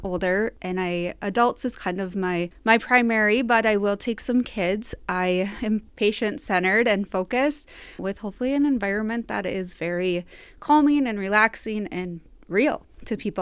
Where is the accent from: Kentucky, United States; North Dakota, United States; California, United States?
North Dakota, United States; Buffalo; Yeah, I'm from Buffalo, North Dakota.